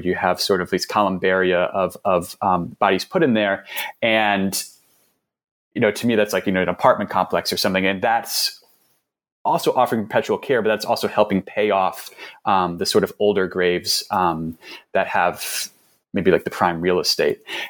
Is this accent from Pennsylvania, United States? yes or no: no; New York City, New York, United States; So I'm from New York City